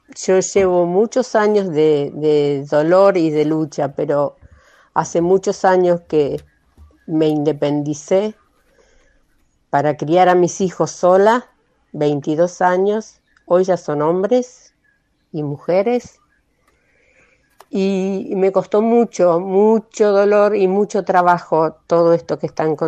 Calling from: Santa Fe, Argentina; Soy de Santa Fe

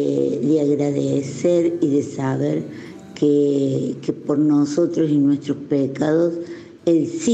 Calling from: Córdoba, Argentina; de Córdoba.

